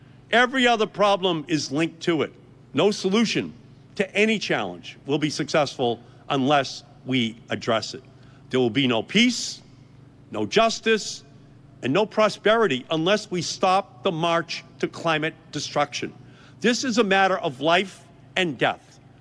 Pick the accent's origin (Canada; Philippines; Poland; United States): United States; Malden, Massachusetts; So, growing up in Malden, I learned to read in part at this historic library behind me.